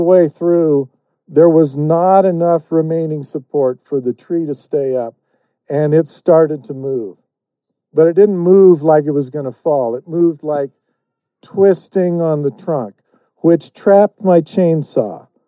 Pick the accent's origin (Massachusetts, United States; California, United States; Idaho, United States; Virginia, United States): Idaho, United States; This is a true story. I grew up in Idaho